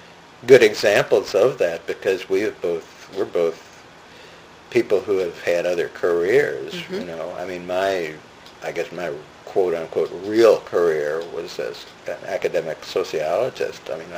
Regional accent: St. Louis, Missouri, United States; we grew up in St. Louis together.

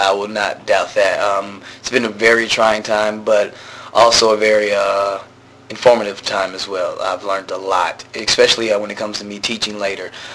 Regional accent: Atlanta, Georgia, United States; also born or lived in Washington, D.C.; I'm coming from Atlanta, Georgia, and then I went to D.C., so I'm part of big, diverse communities

